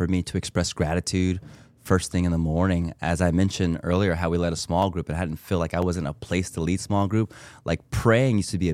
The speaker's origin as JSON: {"language": "English", "town": "Las Vegas", "region": "Nevada", "country": "United States", "tie": "born or raised there", "said": "We're city people. We're born and raised in Las Vegas."}